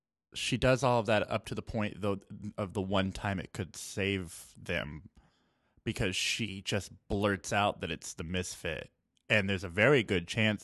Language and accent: English; Texas, United States; Because I'm from Texas, and so they're not, it's not that much of a hat culture.